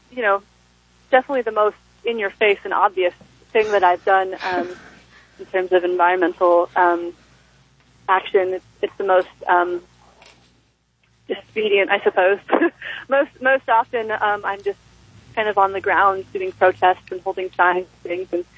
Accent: Rocky Mountains, United States; So like I was saying, you know, I grew up in the Rocky Mountains, and I ended up doing a lot of backpacking there

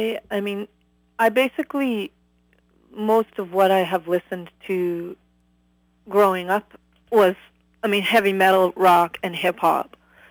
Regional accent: Calgary, Alberta, Canada; now in Vancouver, Canada; and I'm from Calgary, but currently live in Vancouver.

